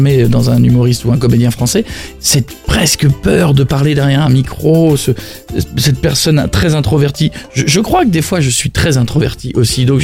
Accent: Hauts-de-France, France; je suis parti de loin, je viens d'un petit village de Picardie

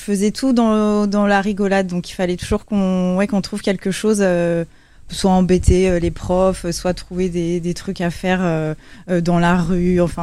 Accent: Paris, Île-de-France, France; also born or lived in Cannes; je suis née à Cannes et j'ai grandi à Paris, dans le centre de Paris.

